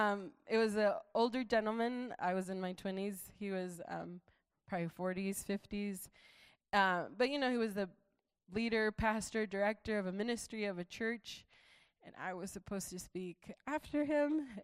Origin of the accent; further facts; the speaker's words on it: Arizona, United States; Lord, I'm, you know, 23 years old. I'm from Arizona.